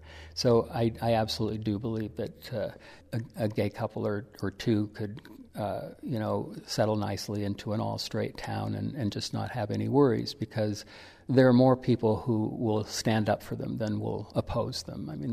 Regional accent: Wyoming, United States; because Brokeback Mountain was from Wyoming, and I'm from Wyoming

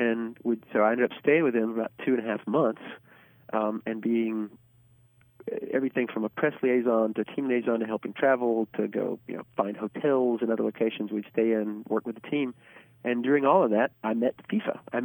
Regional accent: Alabama, United States; I said, no, I'm from Alabama. Long story.

